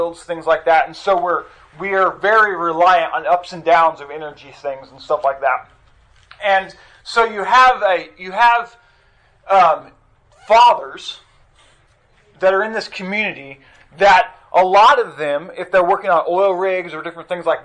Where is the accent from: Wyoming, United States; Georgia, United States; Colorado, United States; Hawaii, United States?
Wyoming, United States; Casper; And so I'm from Casper, Wyoming. In Casper, we have our population is about 60,000-70,000 people in Casper